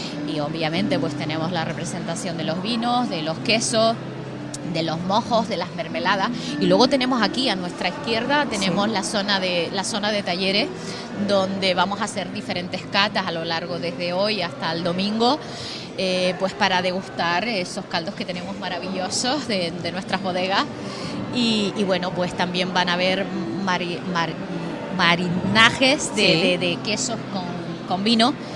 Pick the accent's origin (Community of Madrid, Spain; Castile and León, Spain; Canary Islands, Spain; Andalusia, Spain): Canary Islands, Spain; El Jable; Sí, precisamente es el Jable y es mi pueblo.